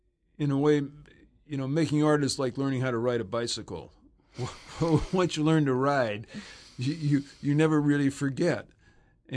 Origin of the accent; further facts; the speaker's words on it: Los Angeles, California, United States; also born or lived in New York; I was born in New York, but wound up growing up in Los Angeles.